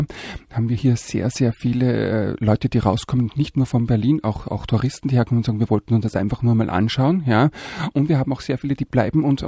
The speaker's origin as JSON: {"language": "German", "country": "Austria", "said": "ich bin ja Österreicher, ich darf das sagen"}